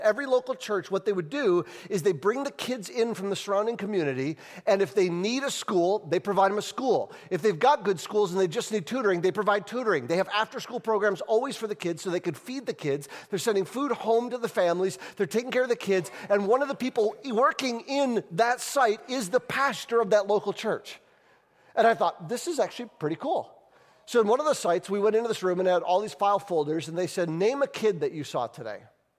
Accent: United States; now in Guatemala; I'm in Guatemala, I'm in jeans and a t-shirt, I'm an American.

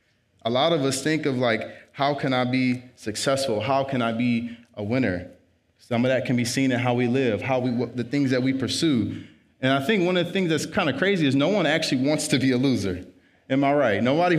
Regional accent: South Bend, Indiana, United States; So I grew up in South Bend, Indiana. And when I grew up there, I ended up going to Bowling Green, Ohio.

